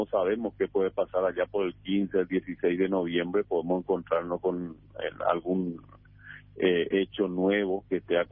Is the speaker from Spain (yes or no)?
no; Paraguay; como paraguayo